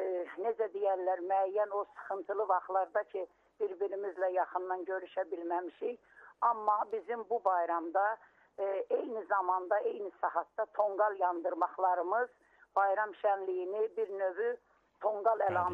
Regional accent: Zangilan District, Azerbaijan; Çünki mən özüm əslən Zənginanlıyam, mən Zəngilan rayonundanam. Yəni demək istəyirəm, Araz qırağında yaşayan bir insanam.

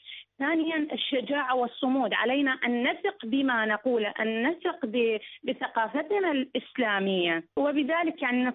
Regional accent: Iraq; من العراق.

